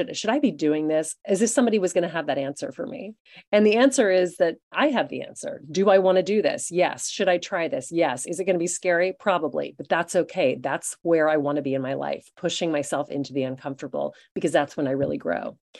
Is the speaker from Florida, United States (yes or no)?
no; Louisiana, United States; I mean, I grew up in Louisiana in the Deep South, and my mother is British, which is also a culture that's quite sort of stiff upper lip.